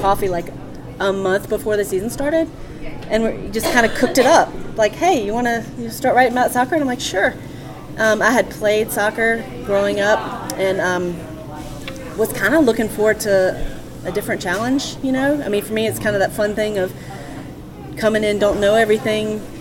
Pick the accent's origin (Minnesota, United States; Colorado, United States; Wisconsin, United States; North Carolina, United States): North Carolina, United States; Charlotte; In a nutshell, I grew up here in Charlotte.